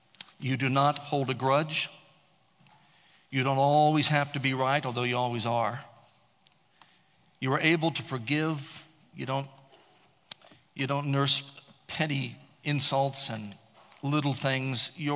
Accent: Columbus, Ohio, United States; When I grew up in Columbus, Ohio, in the Catholic parish I grew up

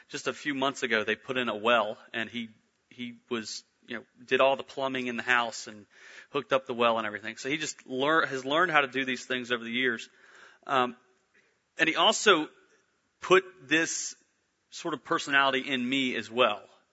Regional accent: West Virginia, United States; And growing up in West Virginia, I didn't grow up in a big city such as Orlando. I grew up in a small country town.

